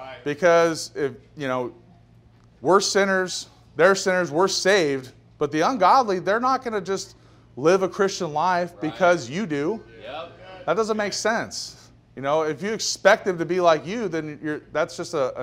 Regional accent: Portland, Oregon, United States; So I'm from Portland, and so Portland turns out a lot of liberals.

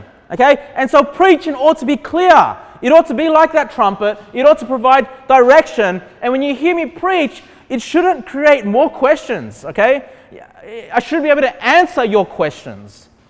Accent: Sydney, New South Wales, Australia; I actually went to a church, it was a Baptist Union church growing up in Cabramatta in Sydney

